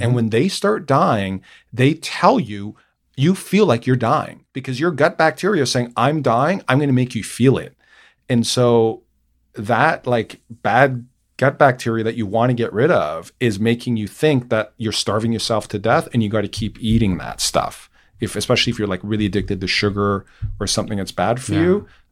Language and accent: English; Canada; I'm originally Canadian and I've always hated the cold.